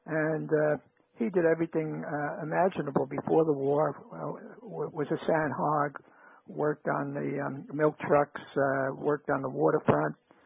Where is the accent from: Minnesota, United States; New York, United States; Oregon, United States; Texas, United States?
New York, United States; New York City; 161st Street, you might say the lowland, down from Highbridge, near the Melrose train stop, not too far from Yankee Stadium, 161st Street.